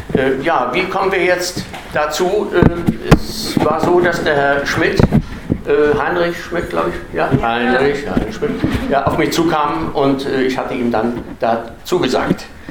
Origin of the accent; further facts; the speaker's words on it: Gelnhausen, Hesse, Germany; ich komme aus Gelnhausen